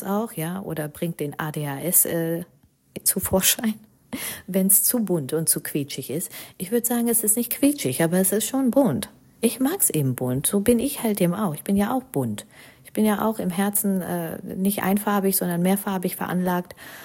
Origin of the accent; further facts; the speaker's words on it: Germany; now in India; Meine Kindheit in Deutschland war auf jeden Fall geprägt von dem Dezembermonat und auch von Weihnachten.